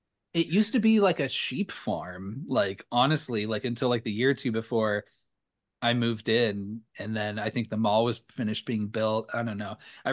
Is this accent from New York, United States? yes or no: no; California, United States; I'm from Southern California and I've got feelings, god damn it.